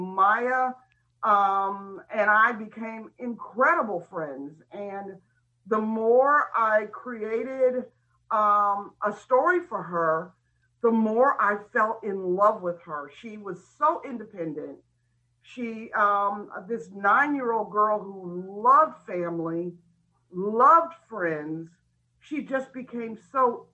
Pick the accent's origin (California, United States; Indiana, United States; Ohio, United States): Indiana, United States; New Albany; I grew up in New Albany, Indiana, which is really close to Louisville, Kentucky, just a little small town, but I lived on a farm